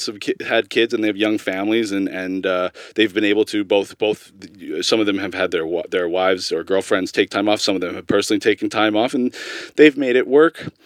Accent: North Vancouver, British Columbia, Canada; I grew up on the North Shore, and a lot of my friends love to go to like Lynn Canyon and stuff and cliff dive

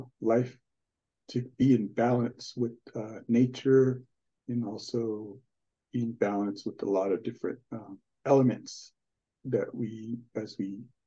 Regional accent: Kayenta, Arizona, United States; I mentioned, I grew up in Kienta, Arizona.

